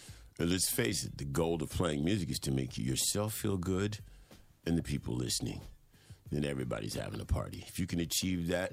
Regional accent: Long Beach, California, United States; also born or lived in Hollywood; now in Pasadena, United States; I am. I'm out of L.A. I was born in Hollywood, California. Moved south to Long Beach.

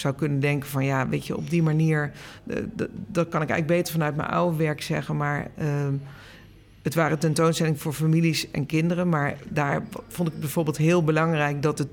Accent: Limburg, Netherlands; born there; Ik ben zelf geboren in Limburg. Ons huis stond echt aan de rand van het bos.

